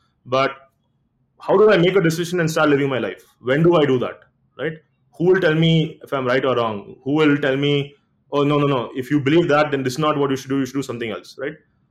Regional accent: India; So the fact that we know this concept is because we're Indian is quite interesting, right?

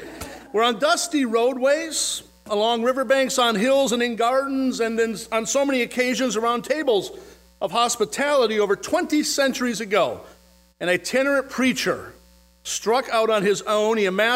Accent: Minneapolis, Minnesota, United States; I'm from Minneapolis.

